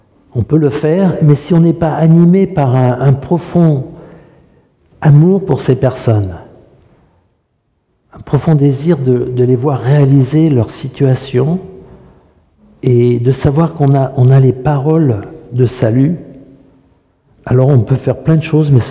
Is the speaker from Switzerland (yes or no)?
no; United States; French is a second language; now in France; Quand je suis venu des États-Unis avec le désir de partager l'Évangile et que je me suis retrouvé en France avec ces Français arrogants